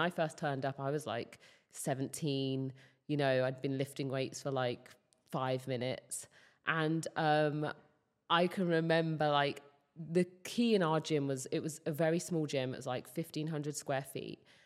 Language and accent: English; United Kingdom; And as a Brit